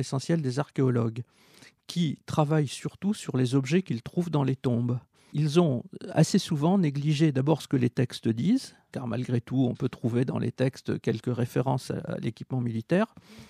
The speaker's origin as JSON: {"language": "French", "town": "Carthage", "region": "Tunis Governorate", "country": "Tunisia", "tie": "born there", "said": "parce que je suis né à Carthage."}